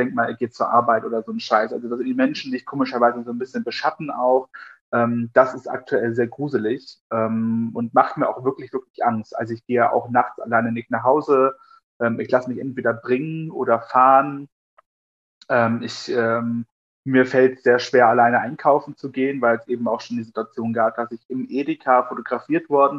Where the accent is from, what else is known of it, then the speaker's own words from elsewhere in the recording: Thuringia, Germany; sind sie aus dem Altenburger Land, dort wo ich herkomme